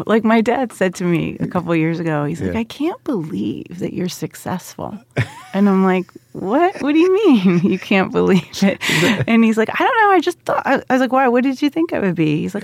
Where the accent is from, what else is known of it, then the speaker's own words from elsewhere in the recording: Morristown, New Jersey, United States; Morristown, near Morristown.